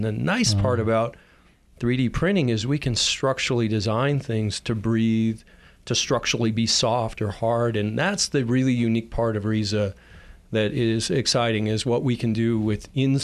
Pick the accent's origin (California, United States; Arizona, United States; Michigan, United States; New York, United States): Arizona, United States; Prescott; moved away; I was born and raised in Prescott, and I left in 81 and spent time in Tempe and Florida going to engineering school and actuarial school and finance.